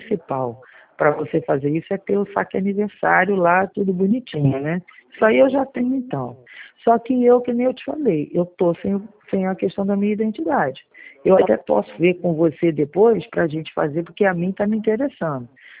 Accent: Rio de Janeiro, Brazil; Eu sou carioca

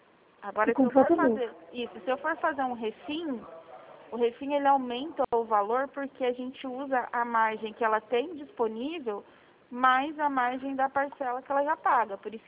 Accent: Presidente Prudente, São Paulo, Brazil; eu sou de Presidente Prudente no interior de São Paulo

